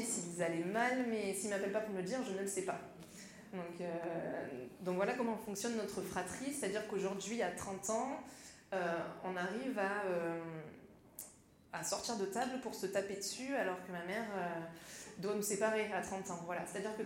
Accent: Marseille, Provence-Alpes-Côte d'Azur, France; Je suis une vraie Marseillaise d'ici. Je suis née ici, j'ai grandi ici et je suis dans ma 30e année de vie.

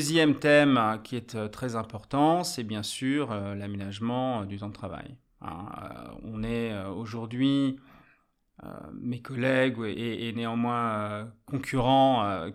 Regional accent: France; Alors, je suis français, hein, donc et je suis suffisamment vieux pour avoir vécu la transition des 39 heures vers les 35 heures en France.

